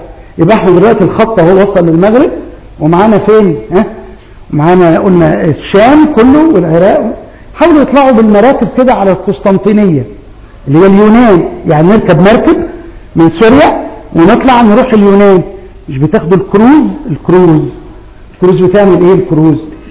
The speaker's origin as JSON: {"language": "Arabic", "country": "Egypt", "said": "بلادنا مصر"}